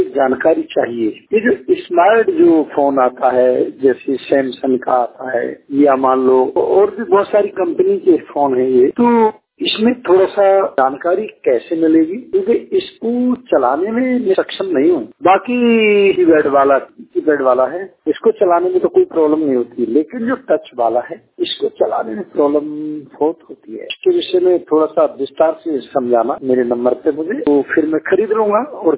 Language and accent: Hindi; Aligarh, Uttar Pradesh, India; मैं जिला अलीगढ़ का रहने वाला हूँ।